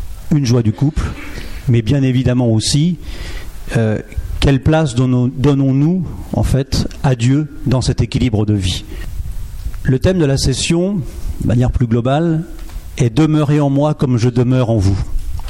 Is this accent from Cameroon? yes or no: no; Nantes, Pays de la Loire, France; Et nous venons de Nantes.